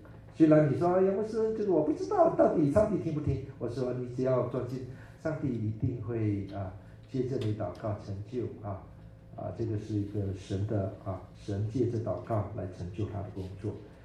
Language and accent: Chinese; United States; also born or lived in Taiwan; 我们这些在美国长大的，在美国这么久，二十几年、二十五年到三十年的，要回到台湾，虽然长得一样，会讲国语，但是他们一听到。